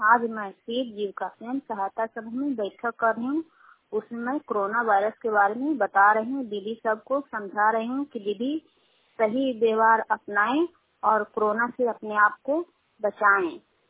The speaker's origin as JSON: {"language": "Hindi", "town": "Sukhahariya", "region": "Bihar", "country": "India", "said": "सुखहरिया के रहने वाले हैं, दुखाई पंचायत चंडी प्रखंड ललन से।"}